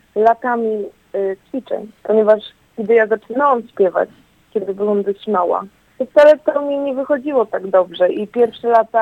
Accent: Ciechanów, Masovian Voivodeship, Poland; Pochodzę z Ciechanowa.

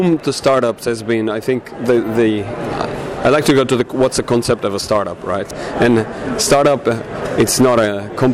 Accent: Portugal; now in Philippines; I'm from Portugal originally.

